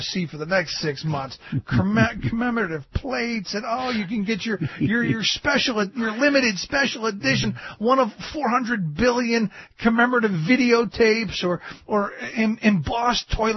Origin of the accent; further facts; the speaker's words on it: United States; And I guess it's just that I'm American and I don't get the whole royal wedding thing.